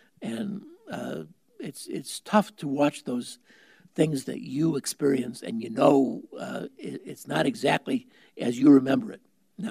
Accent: Chicago, Illinois, United States; And I'm from Chicago. So there are problems.

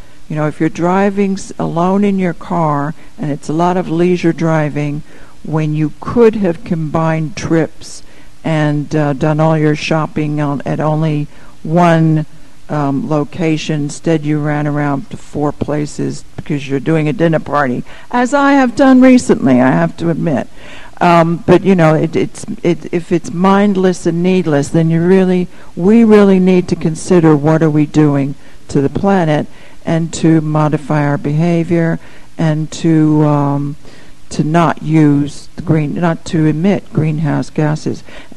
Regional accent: London, United Kingdom; I mean, in London, for instance, now there's a big thing going on, that's my hometown

